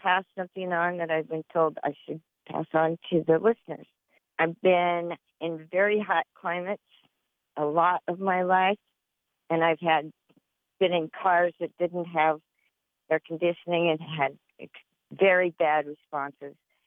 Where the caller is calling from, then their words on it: Big Island, Hawaii, United States; I'm calling from the Big Island.